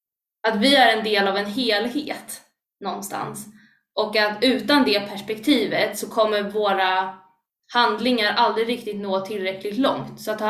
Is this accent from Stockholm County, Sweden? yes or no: yes; Stockholm, Stockholm County, Sweden; Jag är inte bara kristen utan jag är stockholmare. Jag är inte bara kristen utan jag är musiker.